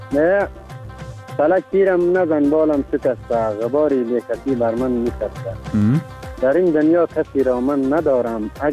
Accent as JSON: {"language": "Persian", "country": "Afghanistan", "said": "ما هم افغانیم"}